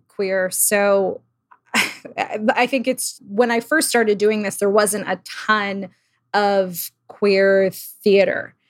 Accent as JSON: {"language": "English", "town": "Old Bridge", "region": "New Jersey", "country": "United States", "tie": "born or raised there", "said": "No, I grew up in New Jersey in a town called Old Bridge, not famous for anything, but yeah, it was like a suburban town."}